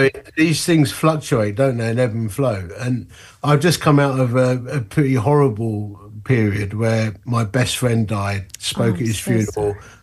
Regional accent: London, United Kingdom; accent: London; also born or lived in Essex; So the accent's London. I'm from the east end of London and Essex originally, but now I live in the middle of the country near Sheffield. Actually, just south of Sheffield in a county called Derbyshire. I'm 52, married to Karen, got two adult daughters.

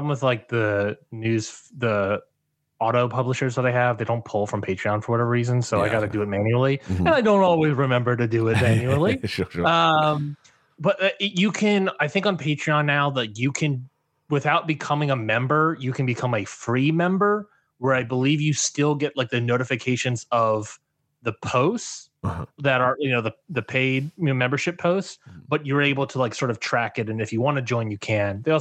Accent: Maryland, United States; I am originally from the Maryland DMV area, DMV, D.C., Maryland, Virginia.

